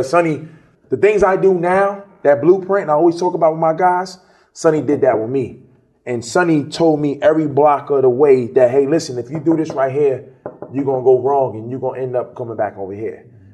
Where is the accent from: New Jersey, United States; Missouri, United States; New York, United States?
New York, United States; Brooklyn; I'm from Brooklyn, right? We ain't used to this, right?